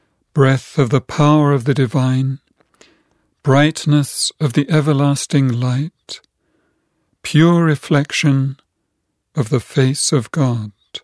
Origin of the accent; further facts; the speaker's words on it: England, United Kingdom; lived in the town where I grew up in England.